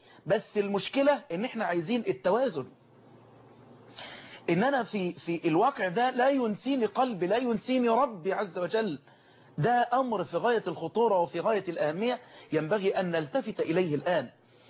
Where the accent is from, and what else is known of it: Egypt